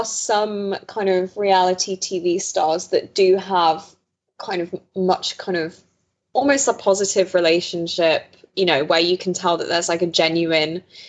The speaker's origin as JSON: {"language": "English", "country": "United Kingdom", "said": "I think this show in particular, this franchise, is a really interesting insight for us, like as essentially British people, to kind of see how race, money and social power all intersect in the States in certain ways."}